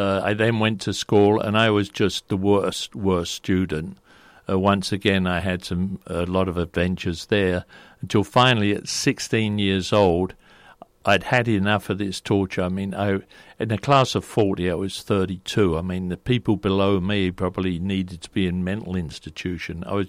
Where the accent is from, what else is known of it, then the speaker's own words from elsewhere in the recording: London, United Kingdom; accent: Cockney; Because of my strong Cockney accent, that eliminated me from any public job